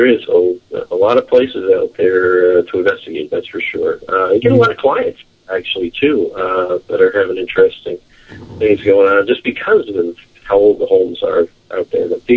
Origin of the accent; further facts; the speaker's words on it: New York, United States; I grew up in New York myself.